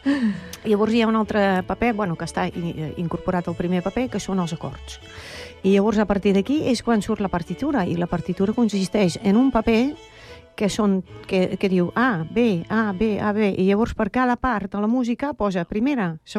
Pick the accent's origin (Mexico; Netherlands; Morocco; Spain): Netherlands; Catalan is a second language; En el temps he anat aprenent català, també, no? Perquè com a holandesa, pues, el primer va ser 2 anys de castellà i després ja fas el canvi a poc.